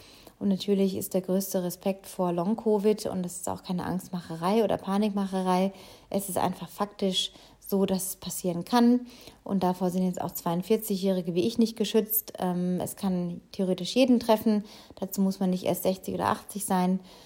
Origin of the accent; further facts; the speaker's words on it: Baden-Baden, Baden-Württemberg, Germany; gestern mal noch ein bisschen einen längeren Lauf probiert habe in meiner alten Heimat Baden-Baden mit 200, 300 Höhenmetern